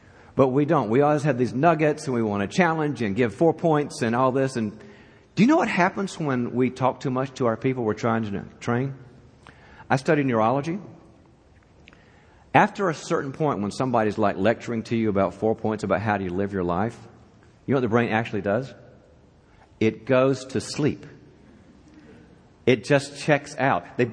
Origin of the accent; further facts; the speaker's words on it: East Coast, United States; So we're all from the East Coast, and so I always take my wife and kids to the West.